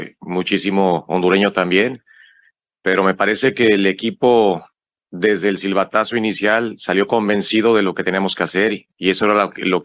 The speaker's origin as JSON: {"language": "Spanish", "country": "Mexico", "said": "Al final somos mexicanos y es una buena ventaja conocernos"}